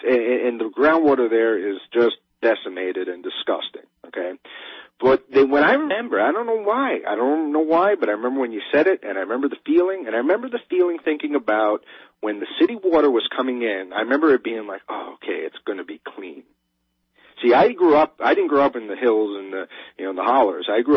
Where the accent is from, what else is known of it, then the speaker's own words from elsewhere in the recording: New York, United States; I mean, and I grew up on Long Island.